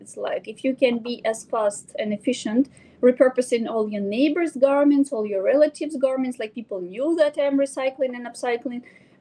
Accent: Kazakhstan; born there; English is a second language; I was born in Kazakhstan, so I guess there was like something from the Soviet Union where you're not supposed to be expressive

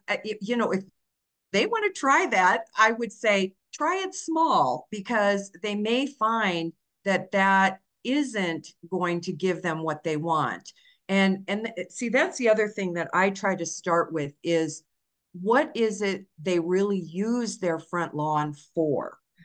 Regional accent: Iowa, United States; now in Colorado, United States; I grew up in Iowa, you know, a lot of rainfall in Iowa, typically.

